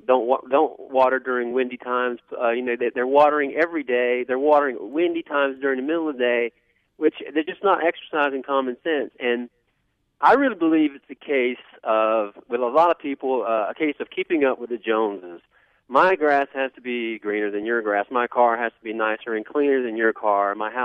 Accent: Jacksonville, Florida, United States; I come from Jacksonville, Florida. I lived there most of my life, and my brother and I ran a lawn care service

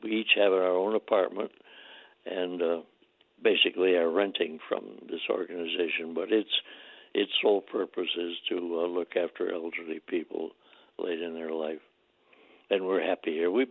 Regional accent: New York, United States; I was back in New York State, which was my home state, and I got to see my family

